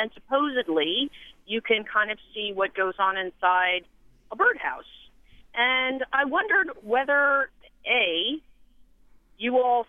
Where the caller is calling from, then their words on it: Annapolis, Maryland, United States; Actually, I'm calling from Annapolis, Maryland, but that's okay.